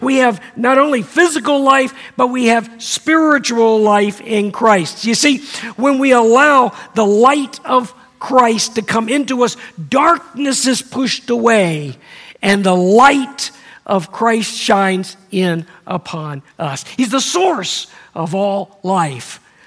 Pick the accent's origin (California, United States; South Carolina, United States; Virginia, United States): Virginia, United States; Virginia Beach; I grew up down in Hampton Roads in Virginia Beach, and there are tunnels everywhere down there.